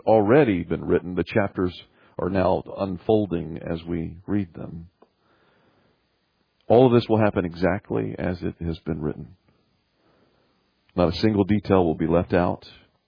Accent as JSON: {"language": "English", "region": "Southern United States", "country": "United States", "said": "As a Southerner, I'm not a big fan."}